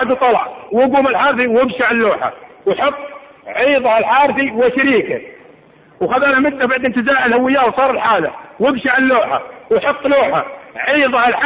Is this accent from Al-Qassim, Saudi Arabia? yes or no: no; Dammam, Eastern Province, Saudi Arabia; طلعت مرة على الرصيف هنا الكرنيش عندنا في الدمام